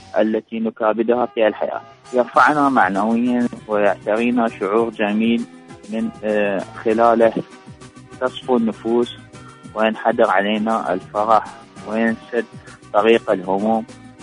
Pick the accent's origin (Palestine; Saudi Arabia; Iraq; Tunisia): Iraq; Basra, Basra Governorate; من العراق البصرة.